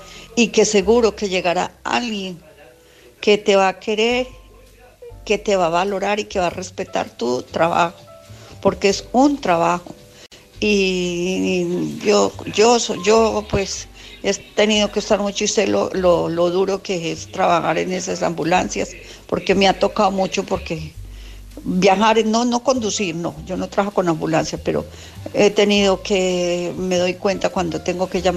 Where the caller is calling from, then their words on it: Alicante, Valencian Community, Spain; de Alicante.